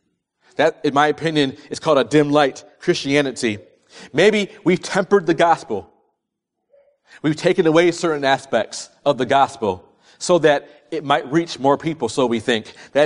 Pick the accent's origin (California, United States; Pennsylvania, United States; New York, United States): New York, United States; I'm a Yankee. I'm from New York.